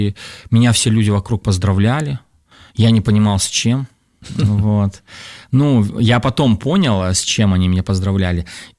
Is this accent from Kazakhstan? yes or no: yes; Turkistan Region, Kazakhstan; now in Saint Petersburg, Russia; я приехал из Южного Казахстана, вот, и приехал, чтобы начать учиться в политехе питерском. Пришел я к Богу там же, в Южном Казахстане